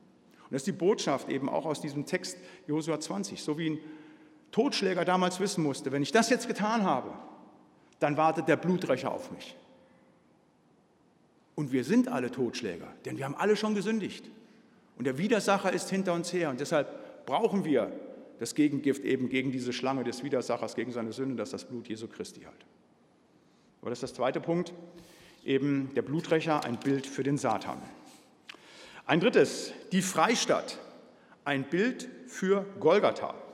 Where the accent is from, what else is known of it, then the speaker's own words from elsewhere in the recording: Bremen, Germany; aber ich komme ja aus Bremen halt. Aus der freien und Hansestadt Bremen.